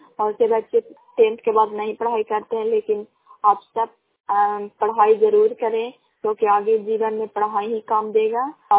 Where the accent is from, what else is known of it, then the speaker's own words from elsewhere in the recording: Chand, Bihar, India; ग्राम चांद, पंचायत चांद, प्रखंड करारपुरसराय, जिला नालंदा के निवासी हूँ।